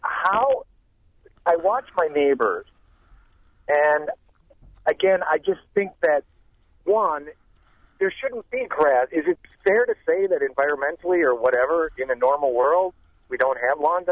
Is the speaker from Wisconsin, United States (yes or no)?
yes; Milwaukee, Wisconsin, United States; And Larry, longtime listener, I grew up in Milwaukee, and you rock.